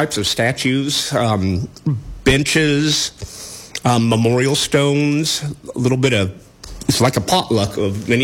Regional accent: Grinnell, Iowa, United States; now in Albia, United States; I was born and raised in Grinnell, Iowa, just up the road about, 70 miles or so, and that's where I was educated and lived for 28 years of my life

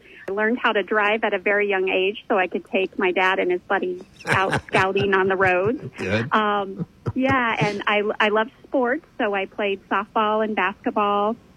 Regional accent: Eddyville, United States; So I am from Eddyville. I was born and raised here

